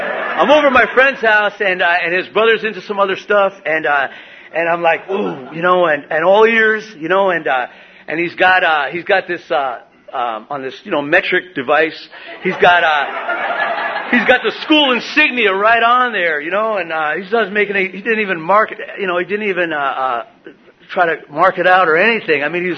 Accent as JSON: {"language": "English", "region": "New York", "country": "United States", "tie": "born or raised there", "said": "I grew up back in New York on the North Shore of Long Island, about 60 miles outside New York City, and it was a small town, you know."}